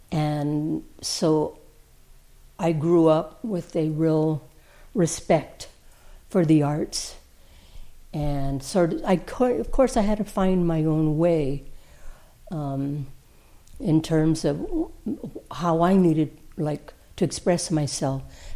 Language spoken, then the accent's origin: English; United States; in the small little farming town out there, I was born and raised in Chinatown. It was the founded by Chinese before the around the turn of the century.